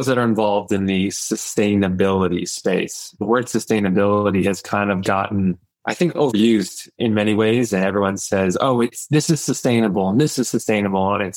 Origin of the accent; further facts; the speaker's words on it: White Plains, New York, United States; I grew up in White Plains, New York, not too far from our host here today.